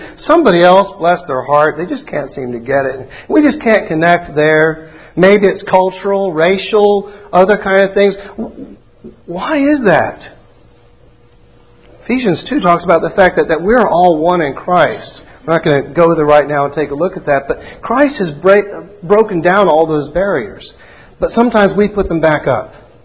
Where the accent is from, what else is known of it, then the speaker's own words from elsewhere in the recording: Florida, United States; You all know that I grew up down south in North Florida, which is kind of like a quasi-south area.